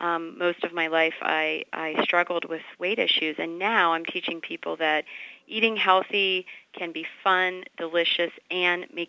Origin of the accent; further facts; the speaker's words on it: Pittsburgh, Pennsylvania, United States; I'm originally from Pittsburgh.